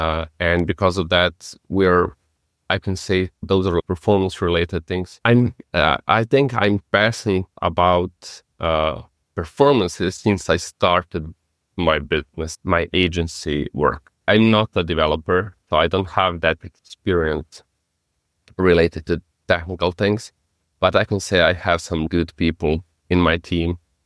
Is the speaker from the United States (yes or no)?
no; Serbia; I come from Serbia